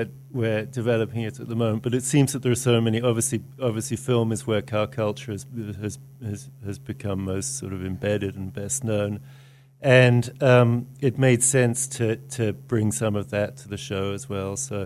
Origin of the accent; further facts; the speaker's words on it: South West England, United Kingdom; No, I was born on some very remote islands, off the southwest tip of England.